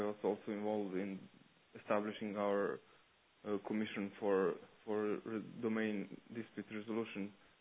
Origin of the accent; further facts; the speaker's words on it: Serbia; English is a second language; I'm from Serbia.